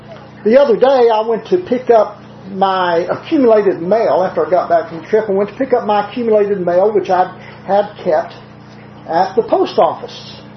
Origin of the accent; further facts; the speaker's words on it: the South, United States; accent: southern; now in New Jersey, United States; though I've been living in New Jersey 28 years, I'm not offended by it. I just can't seem to shake my southern accent completely.